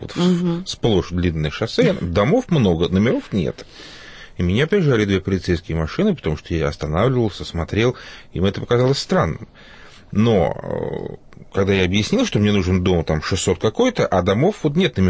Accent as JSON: {"language": "Russian", "region": "Moscow", "country": "Russia", "said": "я из Москвы."}